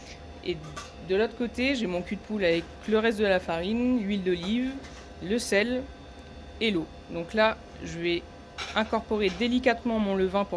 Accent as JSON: {"language": "French", "town": "Nice", "region": "Provence-Alpes-Côte d'Azur", "country": "France", "tie": "born or raised there", "said": "Moi, je suis niçoise, j'ai vécu 17 ans là-bas, donc c'était important pour moi de prendre un nom niçois pour mon premier restaurant."}